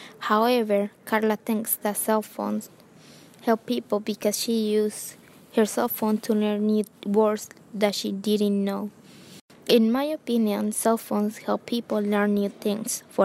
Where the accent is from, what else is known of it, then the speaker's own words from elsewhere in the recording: Colombia; I'm 17 years old and I'm from Colombia.